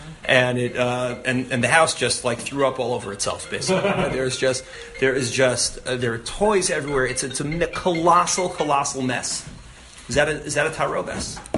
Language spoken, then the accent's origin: English; New York City, New York, United States; When I was growing up in the Lower East Side, it was the 20s.